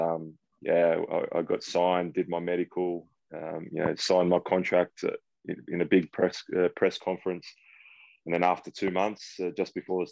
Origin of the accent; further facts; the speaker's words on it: St Clair, New South Wales, Australia; I grew up in Western Sydney in St. Clair. It's a big rugby league.